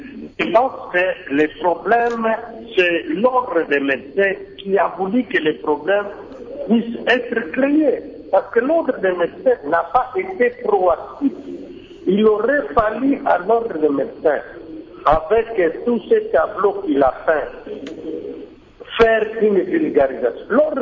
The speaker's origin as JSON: {"language": "French", "region": "Kongo Central", "country": "DR Congo", "said": "Ici, par exemple, chez nous, au Congo central"}